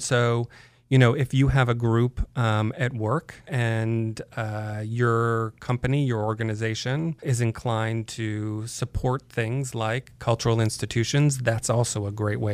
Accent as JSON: {"language": "English", "town": "Madison", "region": "Wisconsin", "country": "United States", "tie": "born or raised there", "said": "I grew up in Madison, Wisconsin. So yes, I can identify."}